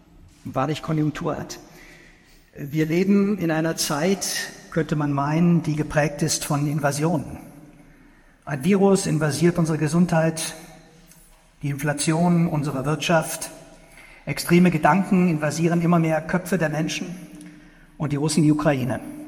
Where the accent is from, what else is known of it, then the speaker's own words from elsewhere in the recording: Freiburg, Baden-Württemberg, Germany; ich komme aus Freiburg, ich bin gelernter Historiker